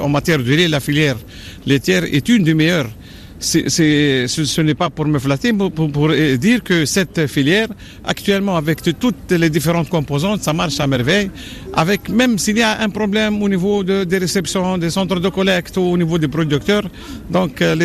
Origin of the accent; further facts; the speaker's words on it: Tunisia; Elle est très entendue chez nous en Tunisie